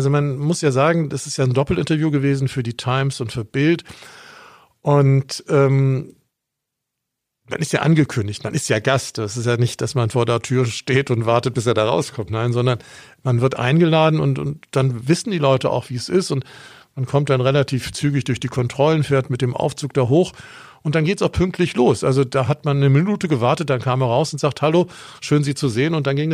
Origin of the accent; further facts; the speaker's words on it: Bonn, North Rhine-Westphalia, Germany; now in Augsburg, Germany; ich bin in Bonn aufgewachsen